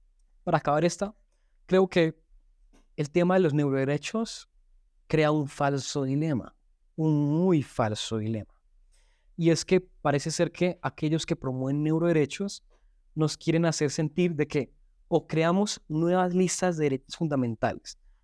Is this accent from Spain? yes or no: no; Cúcuta, Norte de Santander, Colombia; born there; yo no nací en Bogotá, sino en Cúcuta, por ejemplo, porque él trabajaba en ese momento allá.